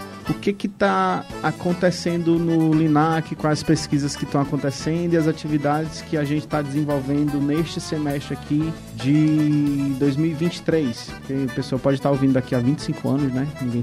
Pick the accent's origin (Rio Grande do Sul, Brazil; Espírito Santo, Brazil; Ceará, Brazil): Ceará, Brazil; Então a proposta que a gente é cearense, eu acho.